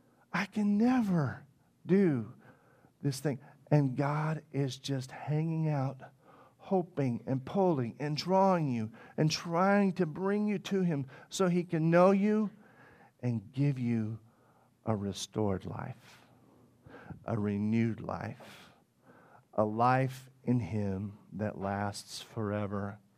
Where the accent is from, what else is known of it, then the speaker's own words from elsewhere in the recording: Arkansas, United States; I'm from Northeast Arkansas.